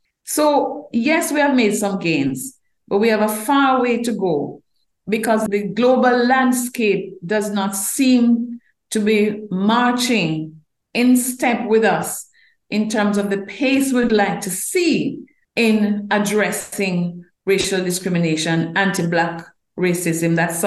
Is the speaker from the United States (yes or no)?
no; Jamaica; As a Jamaican, I have to comment